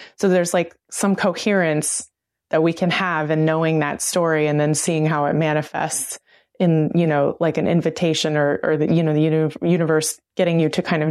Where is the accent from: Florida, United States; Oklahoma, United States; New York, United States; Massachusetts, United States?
Oklahoma, United States; I'm a member of the Cherokee Nation. I grew up in Oklahoma.